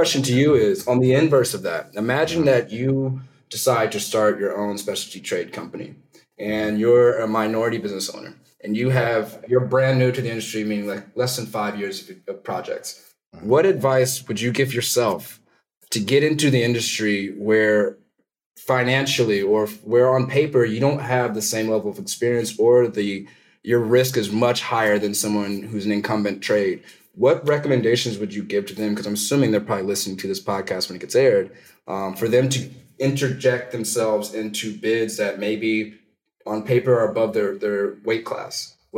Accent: Terre Haute, Indiana, United States; I know that you guys did some work in Terre Haute, which is my hometown, Indiana, for FCA repairs there.

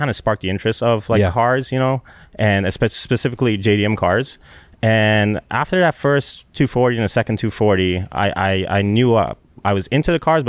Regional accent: United States; I called them. I was like, hey, I'm from the States. I want to come look at some of your cars.

